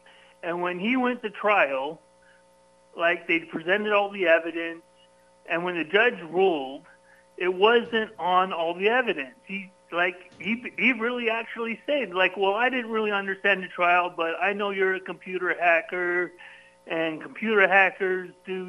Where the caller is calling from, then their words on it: California, United States; From Silicon Valley.